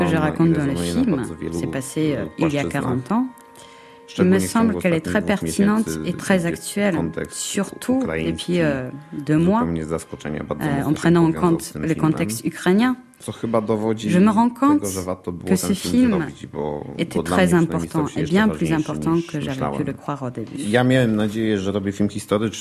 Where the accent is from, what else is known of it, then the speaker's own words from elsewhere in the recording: Katowice, Silesian Voivodeship, Poland; Je viens de la ville de Katowice, où la loi martiale a commencé.